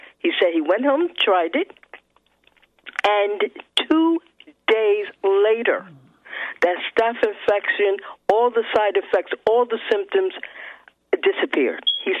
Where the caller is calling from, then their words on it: New Jersey, United States; I'm calling from New Jersey, northern New Jersey.